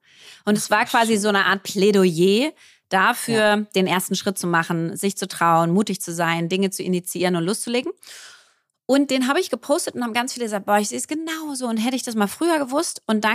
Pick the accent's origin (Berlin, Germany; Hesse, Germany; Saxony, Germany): Berlin, Germany; Ich bin Berlinerin, war auf einer Berliner Schule hier